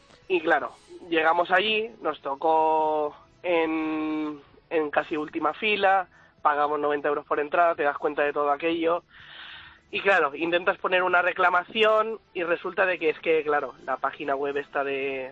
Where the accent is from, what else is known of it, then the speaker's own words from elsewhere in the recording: Alicante, Valencian Community, Spain; yo soy de Alicante